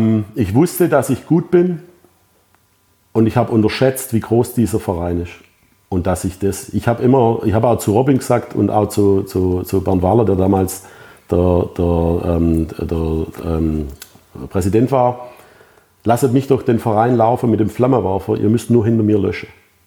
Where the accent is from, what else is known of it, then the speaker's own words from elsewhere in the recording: Baden-Württemberg, Germany; Dann, ich komme aus Württemberg sogar.